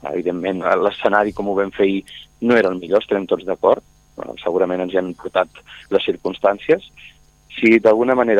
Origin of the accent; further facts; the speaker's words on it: Catalonia, Spain; més enllà del que ens afecti tots com a catalans i catalanes, a nivell municipal